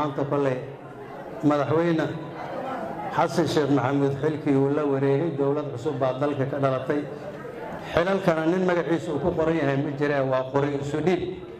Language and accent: Somali; Jubaland, Somalia; inta haddaan ka gudba aniga jubbaland baan ka soo jeedaa.